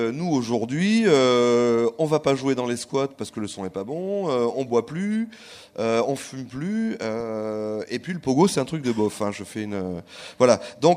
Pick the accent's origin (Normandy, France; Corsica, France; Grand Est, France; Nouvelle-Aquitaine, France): Nouvelle-Aquitaine, France; Bordeaux; c'était une journée importante parce que je suis bordelais